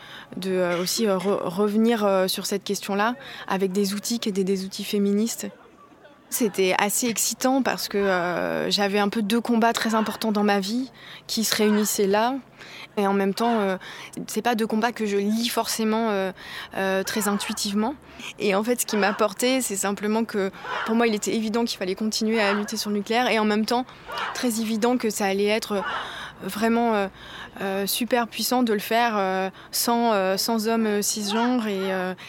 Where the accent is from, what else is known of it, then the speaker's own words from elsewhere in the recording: Équeurdreville, Normandy, France; Moi, je viens du Cotentin, je viens d'Équeurdreville. Enfin, c'est une des villes qui embauche le plus dans le nucléaire. Et je viens donc d'une des régions les plus nucléarisées de France.